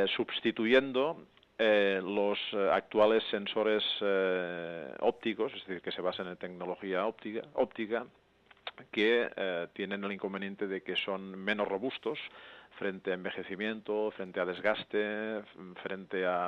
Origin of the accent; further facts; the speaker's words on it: Catalonia, Spain; Yo soy catalán